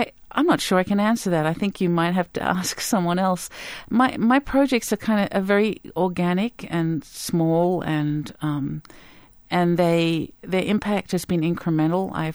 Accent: Australia; also born or lived in New York City; now in Pittsburgh, United States; I'm not a Pittsburgher originally. I grew up in Australia, and I went to school in New York City.

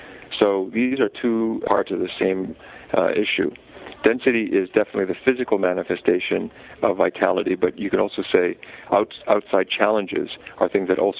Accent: New York, United States; I say this as a New Yorker who desperately loves Manhattan

